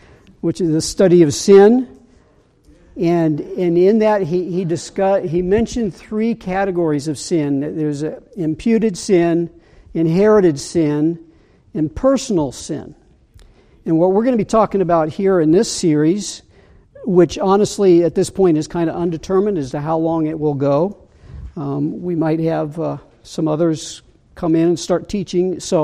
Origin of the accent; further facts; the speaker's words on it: Ohio, United States; For example, where I grew up in Northeast Ohio, cousins of mine went to St. Matthew's Catholic Church.